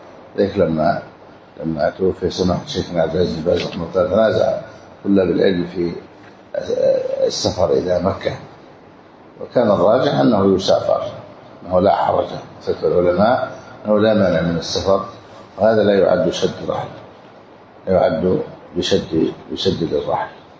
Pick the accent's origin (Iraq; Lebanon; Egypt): Egypt; هذا كثير خصوصا عندنا في مصر منتشر.